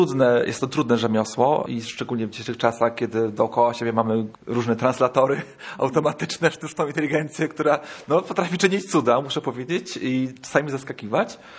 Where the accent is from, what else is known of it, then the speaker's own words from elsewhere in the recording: Silesian Voivodeship, Poland; ja sam pochodzę ze Śląska, często odwiedzam moje rodzinne strony, również Wrocław, gdzie studiowałem przez wiele lat.